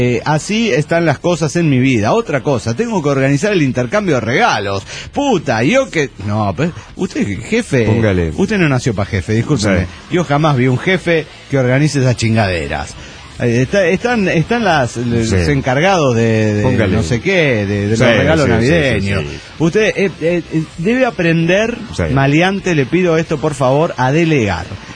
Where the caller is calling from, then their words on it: Saltillo, Coahuila, Mexico; de Saltillo, Coahuila, Wisconsin, USA.